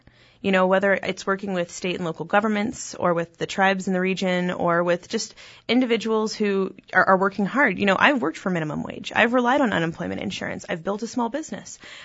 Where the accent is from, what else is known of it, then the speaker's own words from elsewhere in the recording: Charleston, South Carolina, United States; also born or lived in San Antonio, Texas; We lived in a few different places, mostly Charleston, South Carolina. Also spent some time in San Antonio, Texas